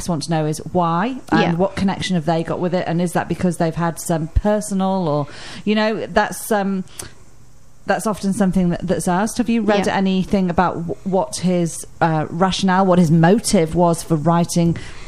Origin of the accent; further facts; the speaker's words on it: United Kingdom; now in New Zealand; as a non-Kiwi, as a British person